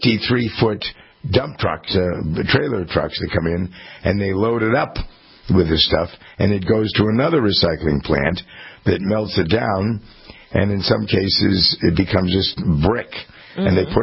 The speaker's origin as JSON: {"language": "English", "town": "Framingham", "region": "Massachusetts", "country": "United States", "tie": "born or raised there", "said": "We have actually a couple of them here in my hometown, Framingham."}